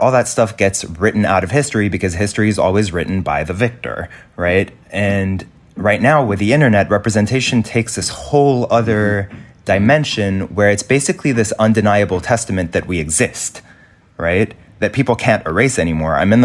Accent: Lebanon; growing up in Lebanon

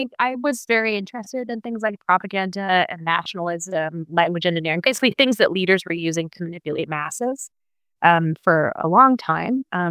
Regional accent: Canada; I am Canadian.

